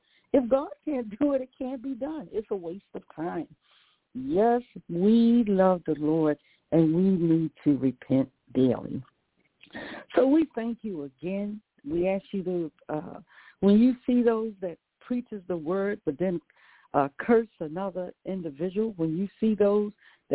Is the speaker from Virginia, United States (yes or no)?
yes; Virginia, United States; And a lot of people say, why do you keep saying you country? Because I'm from Virginia. Sometimes my words are not the way it should be pronounced.